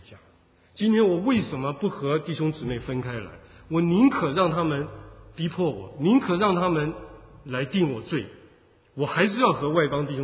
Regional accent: China; 我们中国人讲的这个有志难伸呢，是很痛苦的一件事情。

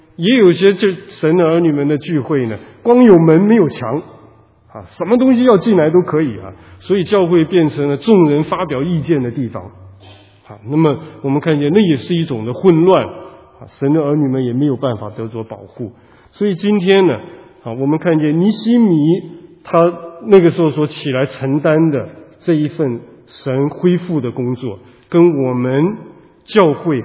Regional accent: Taiwan; 湖南人，但是我从来没有见过湖南，没有去过那个地方，因为我不出生在那里，我出生在台湾，长在台湾，啊，我一直有一个心愿呢，啊，想要回去我父亲的故乡看一看。

